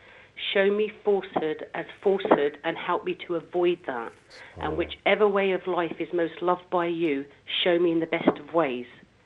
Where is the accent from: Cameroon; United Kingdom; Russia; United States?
United Kingdom; South of England; I've been a Muslim for 18 years, alhamdulillah. I'm an English revert, originally from the south.